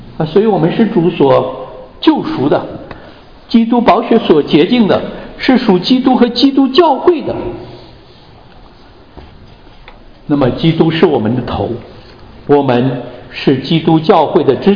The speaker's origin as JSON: {"language": "Chinese", "country": "China", "said": "我经常讲，我们中国人，我们喜欢选择一个好的学区"}